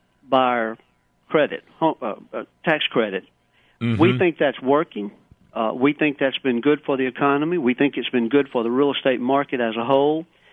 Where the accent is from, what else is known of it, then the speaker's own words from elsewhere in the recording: Boonville, Mississippi, United States; Boonville is my hometown, correct, Prentice County.